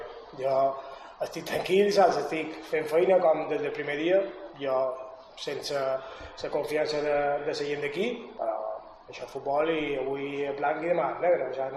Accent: Santanyí, Balearic Islands, Spain; Traemos gente de Santañí y yo vengo de Santañí.

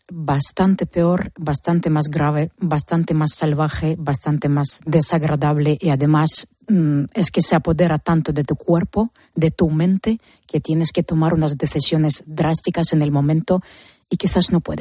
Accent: Mariupol, Donetsk Oblast, Ukraine; tengo que acudir para rescatar a mis papás, que se encuentran en Mariupol, en mi ciudad natal

